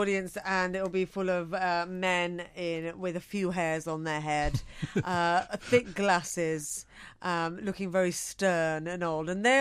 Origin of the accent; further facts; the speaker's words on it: United Kingdom; I'm British and I'm Asian, and that's not normal in America.